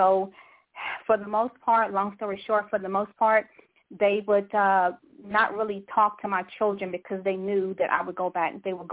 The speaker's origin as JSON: {"language": "English", "region": "Texas", "country": "United States", "said": "I'm from Texas."}